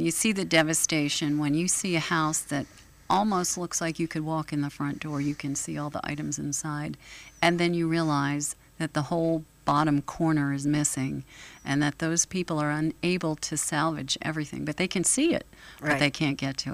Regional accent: New Jersey, United States; I'm originally from the Jersey Shore.

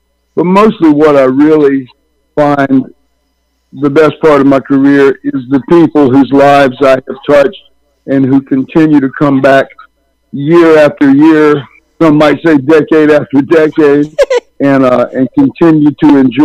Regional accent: Washington, North Carolina, United States; I play in my hometown of Washington, North Carolina, and I'm received there.

